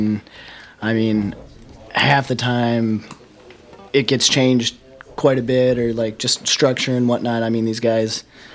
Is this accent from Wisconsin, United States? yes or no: yes; Superior, Wisconsin, United States; I grew up on the Black River out 10 miles out of Superior. Mm-hmm. If you go south down Wisconsin 35. Mm-hmm. I grew up on a dead-end road on top of a valley overlooking the Black.